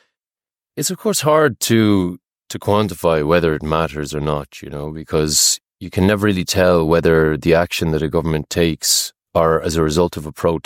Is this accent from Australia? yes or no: no; Ireland; born there; I had the absolute honor of being born in this beautiful country.